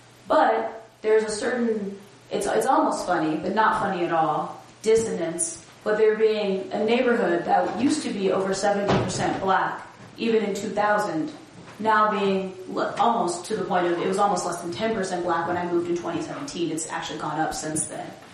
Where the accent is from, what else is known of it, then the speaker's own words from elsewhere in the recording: East Coast, United States; now in Seattle, United States; And someone who's just coming in, like I was from the East Coast, I'm like, wow, this is great.